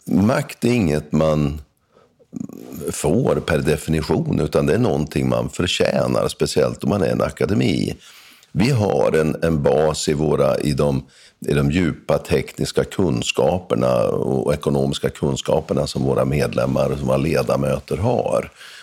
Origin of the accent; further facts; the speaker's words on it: Norrland, Sweden; när jag växte upp i Norrbotten och Västerbotten